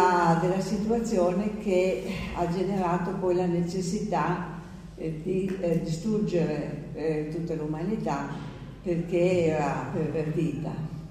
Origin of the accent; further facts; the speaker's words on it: Modena, Emilia-Romagna, Italy; Che io sono di Modena, quindi l'ho vista benissimo tante volte.